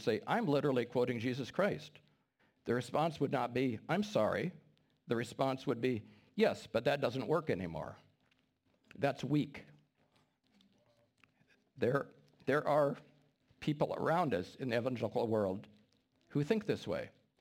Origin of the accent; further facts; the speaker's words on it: Midwest, United States; And I grew up in the Midwest around lots of Amish.